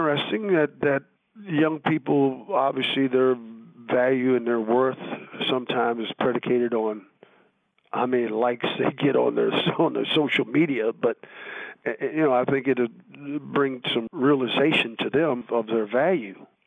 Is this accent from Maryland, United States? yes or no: yes; Maryland, United States; That's that's the longest time I've spent anywhere other than my 17 years of growing up in Southern Maryland as a kid.